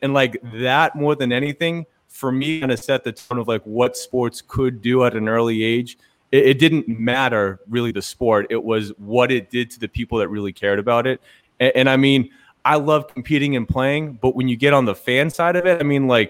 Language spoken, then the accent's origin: English; Foxborough, Massachusetts, United States; So, I mean, born and raised in New England, literally Foxborough, Mass. I could throw a football a couple times and hit the stadium.